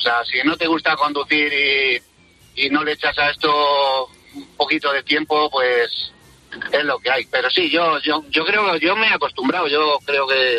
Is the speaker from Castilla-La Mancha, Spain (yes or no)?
yes; Villarrobledo, Castilla-La Mancha, Spain; yo soy de Villarroledo, Albacete